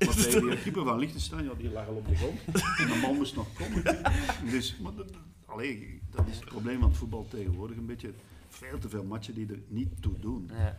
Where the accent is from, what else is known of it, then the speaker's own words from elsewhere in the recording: Brasschaat, Antwerp, Belgium; Maar bij ons, in Brasschaat, ik ben van Brasschaat geboortig.